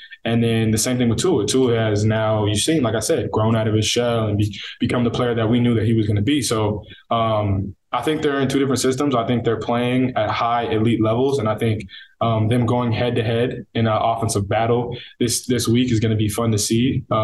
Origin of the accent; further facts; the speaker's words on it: Canada; I'm from Canada, where the snow is at.